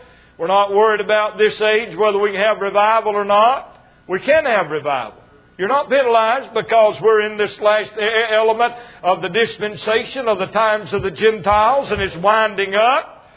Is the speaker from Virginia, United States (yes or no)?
no; North Carolina, United States; But I'm from North Carolina. And we used to take vacation in Florida.